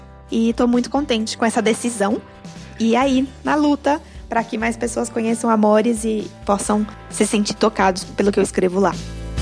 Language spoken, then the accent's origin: Portuguese; São Paulo, Brazil; also born or lived in Caraguatatuba; Eu sou natural de São Paulo, mas vivi muitos anos no litoral norte do estado, em Caraguá, e estudei, fiz a faculdade em Bauru.